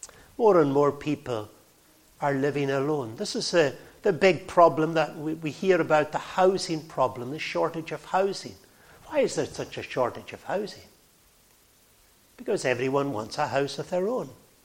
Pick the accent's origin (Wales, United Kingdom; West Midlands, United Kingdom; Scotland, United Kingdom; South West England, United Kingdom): Scotland, United Kingdom; Stornoway; I remember growing up in Stornoway, how different it was from the way it is today.